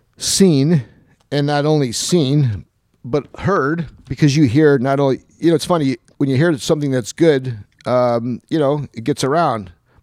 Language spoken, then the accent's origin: English; Utica, New York, United States; You know, I'm a New York guy from Utica